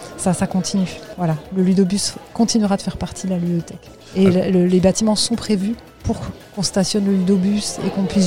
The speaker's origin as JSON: {"language": "French", "region": "Grand Est", "country": "France", "lives_now": "Montélimar, France", "said": "j'arrive sur Montélimar, je viens d'Alsace. Je ne connais pas du tout la région"}